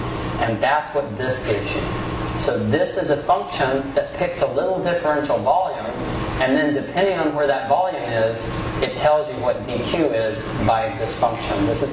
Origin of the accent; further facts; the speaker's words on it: North Carolina, United States; I would say it goes south, but I'm from North Carolina, so that's not too cool.